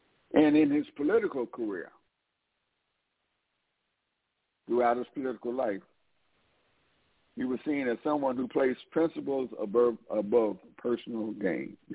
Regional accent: Atlanta, Georgia, United States; School in Atlanta, Georgia. Located at that time on Cortland Street. I can remember growing up and being taught American history

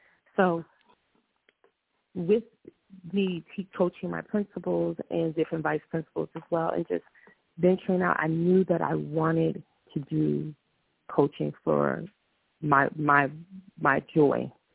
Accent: Newark, New Jersey, United States; Well, again, you already knew that I grew up in Newark, lived in three different housing projects in the city, so and raised by a single mom and just a great village of aunts and uncles and friends and neighbors.

